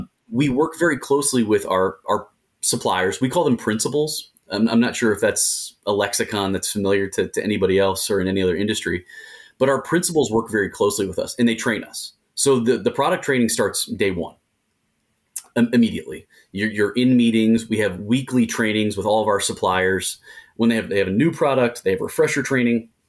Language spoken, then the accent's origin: English; Cincinnati, Ohio, United States; I'm from Cincinnati, Ohio, originally.